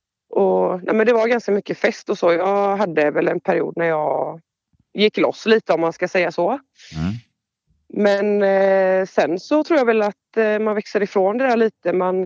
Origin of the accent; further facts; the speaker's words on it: Körn, Västra Götaland County, Sweden; now in Gothenburg, Sweden; Jag är inte uppvuxen i Göteborg, men jag bor här nu. Jag är från Körn innan, en liten ö utanför Göteborg.